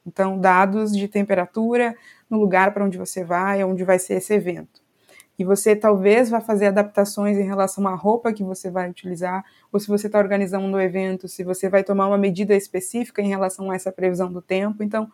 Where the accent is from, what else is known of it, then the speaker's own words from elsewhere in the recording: Rio Grande do Sul, Brazil; now in Rio de Janeiro, Brazil; eu sou gaúcha, né, mas moro no Rio de Janeiro